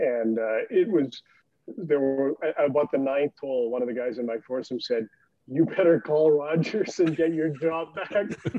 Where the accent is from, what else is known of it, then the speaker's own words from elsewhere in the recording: Fort St. John, British Columbia, Canada; I had this job at a radio station in my hometown, Fort St. John, and way up in northern British Columbia.